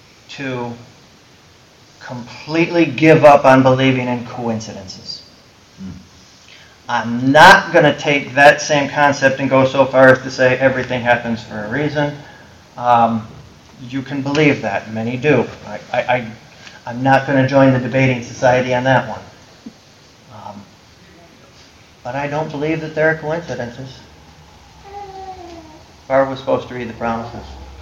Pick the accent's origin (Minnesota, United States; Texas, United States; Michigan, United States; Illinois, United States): Michigan, United States; Muskegon; I grew up in Muskegon, Michigan. It's a small county in western Michigan, right on the lake, right on Lake Michigan. Population 150,000.